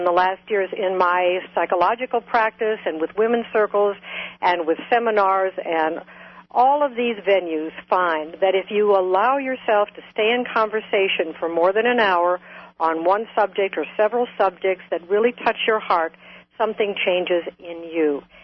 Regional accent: Ohio, United States; also born or lived in New York; But coming from Ohio, you don't often sound that good. And I went to New York to become an actress first. And I talk like this. I was from Ohio

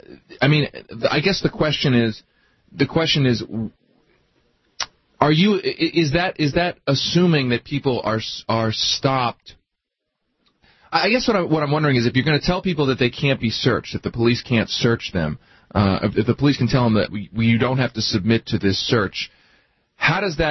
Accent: Pennsylvania, United States; I grew up in Pennsylvania

